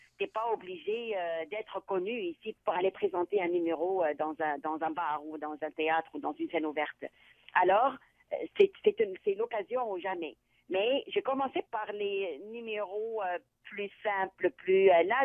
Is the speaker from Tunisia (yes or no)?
yes; Tunisia; moved away; Quand j'ai quitté la Tunisie, durant les années 90, les signes religieux et donc le voile étaient interdits dans tous les établissements publics en Tunisie.